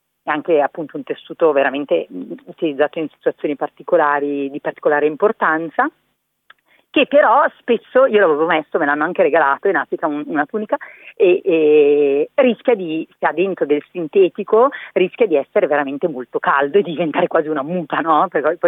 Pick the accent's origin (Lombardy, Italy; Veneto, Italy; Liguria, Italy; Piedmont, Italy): Lombardy, Italy; Milan; È impossibile, io sono di Milano.